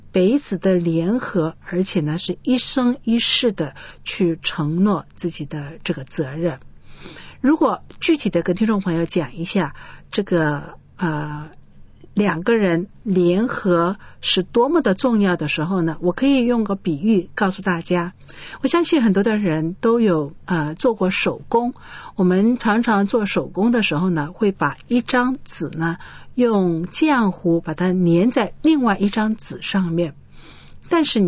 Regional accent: China

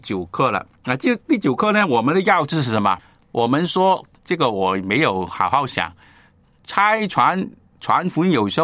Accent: China; 可能你想的那个福分呢，就是我们中国人呢，每年过年的时候呢，你祝福我

